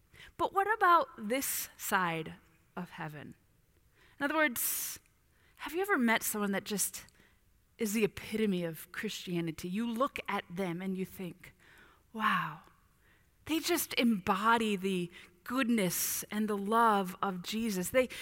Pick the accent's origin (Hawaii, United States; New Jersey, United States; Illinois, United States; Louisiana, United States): Illinois, United States; Bourbonnais; moved away as an adult; also born or lived in upstate New York; I'll never forget my first major life transition when I left my hometown of Bourbonnais, Illinois, for the first time ever. I mean, of course, we traveled on vacations, but I left for good. Moved from Bourbonnais, Illinois to upstate New York. I was 23 years old.